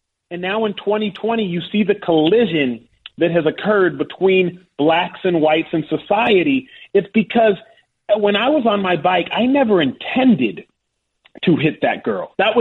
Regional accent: Dallas, Texas, United States; I grew up in Dallas, Texas, went to an all-white private school, the number one private school in Dallas, Texas, adjacent to Highland Park

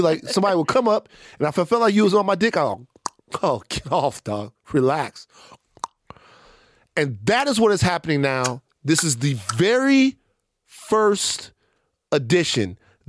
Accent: Baton Rouge, Louisiana, United States; I'm from Baton Rouge, a place where we don't dick ride, right?

